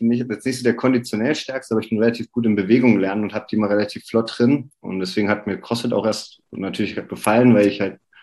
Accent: Thuringia, Germany; ich komme aus der Nähe von Oberhof.

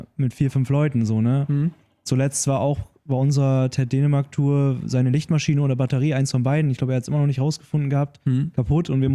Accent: Nordhorn, Lower Saxony, Germany; Ja, das sind ja diese grünen Grenzen, das haben wir bei uns in Nordhorn auch direkt

